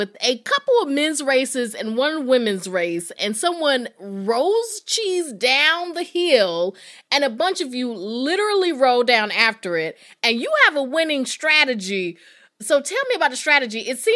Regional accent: North Carolina, United States; ampe has done my home state proud again. The North Carolinian competed last week in an event near Gloucester, England.

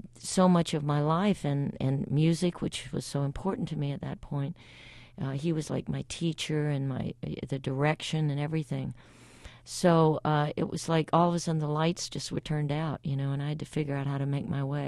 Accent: Alabama, United States; even though they were from Alabama and I'm originally from Alabama, I didn't have a clue who they were.

